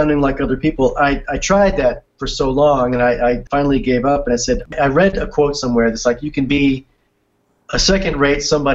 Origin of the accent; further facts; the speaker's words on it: Georgia, United States; accent: Southern twang; Being from Georgia and being Southern, I had a twang naturally, probably in my songwriting, with my guitar playing and a little bit in my singing.